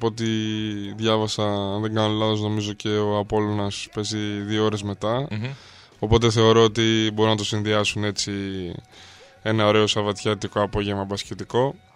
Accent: Heraklion, Crete, Greece; now in Athens, Greece; η καταγωγή μου βασικά είναι από το Ρέθυμνο, από την Κρήτη. Μεγάλωσα όμως και έζησα 16 χρόνια στο Ηράκλειο για οικογενειακούς λόγους και κυρίως για λόγους της δουλειάς των γονιών μου. Αναγκαστικά ανέβηκα Αθήνα σε ηλικία 16 ετών.

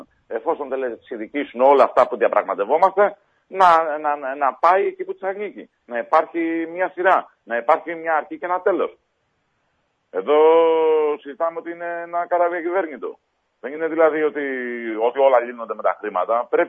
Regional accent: Patras, Western Greece, Greece; σαν πατρινοί

